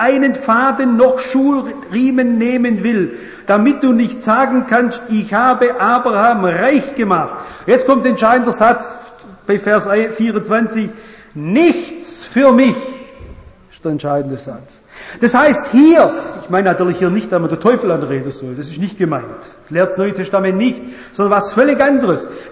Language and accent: German; Baden-Württemberg, Germany; Ich weiß nicht, ich bin ein Schwabe.